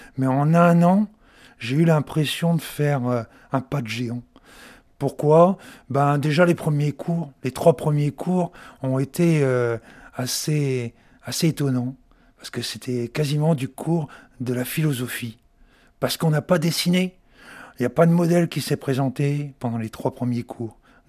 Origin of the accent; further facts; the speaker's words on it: Brest, Brittany, France; also born or lived in Paris; Je suis originaire de Brest, mais bon, j'avais... un père qui était fonctionnaire, était militaire, et donc on changeait souvent d'horizon.